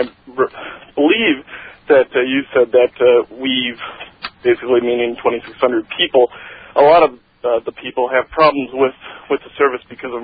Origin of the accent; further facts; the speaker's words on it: Iowa, United States; I'm from Iowa.